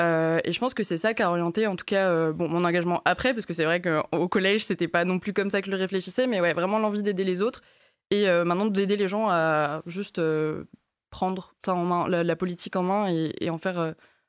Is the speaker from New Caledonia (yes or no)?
yes; Nouméa, South Province, New Caledonia; also born or lived in Martinique; J'ai grandi du coup à Nouméa, en Nouvelle-Calédonie Kanaky, et j'ai fait juste mes années lycée du coup en Martinique.